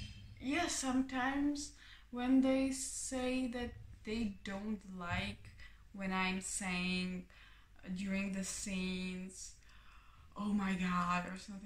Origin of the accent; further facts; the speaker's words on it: Brno, South Moravian Region, Czechia; I'm from Brno.